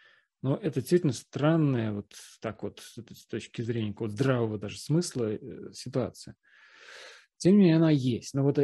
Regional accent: Russia; Россияне, и я как россиянин

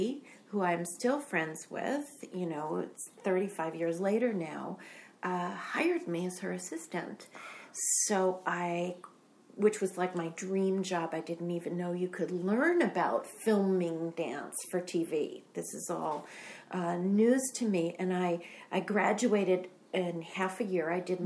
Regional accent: New York City, New York, United States; When I was a teenager, I was growing up in New York City, and I was studying to be a ballet dancer

